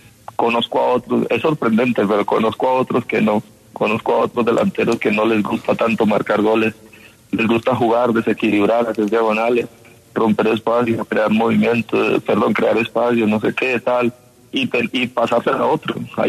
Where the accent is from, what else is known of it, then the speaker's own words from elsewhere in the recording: Colombia; nosotros como jugadores colombianos